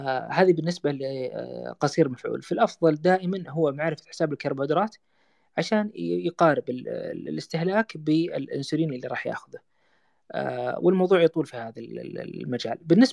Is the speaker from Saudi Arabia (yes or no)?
yes; Saudi Arabia; أكثر شيوعاً اللي عندنا في السعودية